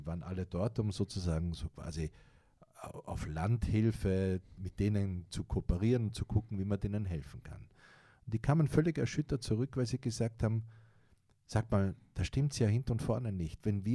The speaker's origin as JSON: {"language": "German", "country": "Austria", "said": "Und das ich als Österreicher ja nochmal anders betrachte, ja, weil ich ja auch viele Freunde und Bekannte hier in Ostdeutschland habe"}